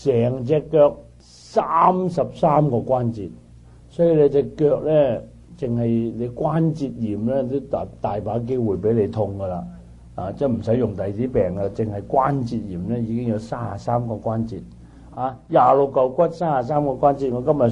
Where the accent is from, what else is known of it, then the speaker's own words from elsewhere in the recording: China; 神咧好锡我哋中国人嘅。